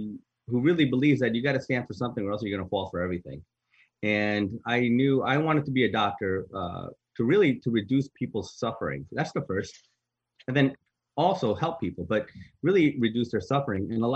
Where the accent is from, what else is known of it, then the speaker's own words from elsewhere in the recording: New York, United States; So I'm born and raised in New York, as I mentioned before. I grew up in the 1980s.